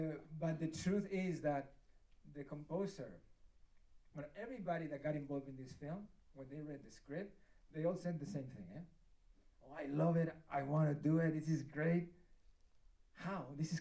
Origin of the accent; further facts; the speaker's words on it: Bilbao, Basque Country, Spain; English is a second language; I'm from the Basque country, I'm from Bilbao, okay?